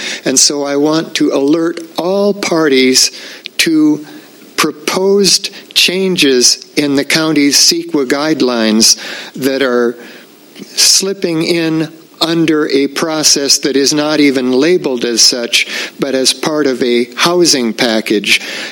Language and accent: English; Atascadero, California, United States; Good morning. … from Atascadero